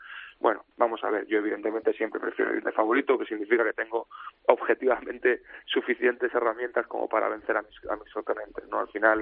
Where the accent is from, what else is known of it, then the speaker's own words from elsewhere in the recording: Spain; no lo entiendes como español y como persona que ha jugado al fútbol sala